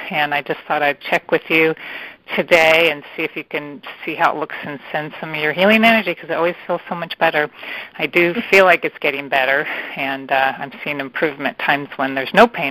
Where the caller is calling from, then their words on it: California, United States; I'm calling from the San Francisco Bay Area.